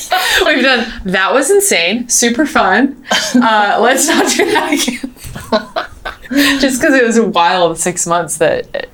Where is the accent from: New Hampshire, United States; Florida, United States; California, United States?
Florida, United States; But I grew up in Central Florida outside of Orlando.